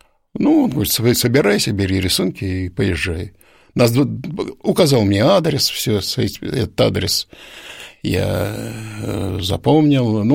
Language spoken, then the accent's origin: Russian; Penza, Penza Oblast, Russia; Я приехал из Пензы и вообще ничего не знаю, я даже телефона никогда не видал